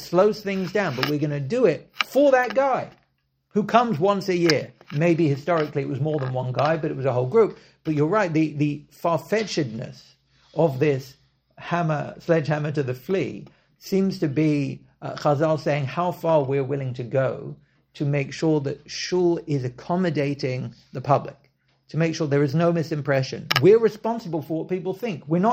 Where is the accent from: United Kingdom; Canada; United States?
United Kingdom; England; I at least growing up in England